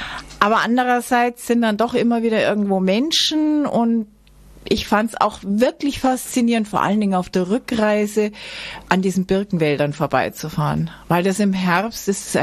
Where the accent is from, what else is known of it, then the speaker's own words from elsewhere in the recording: Bavaria, Germany; ich habe einerseits einen Reiseführer geschrieben übers Allgäu, weil ich mir dachte, ich möchte auch meine Heimat kennenlernen.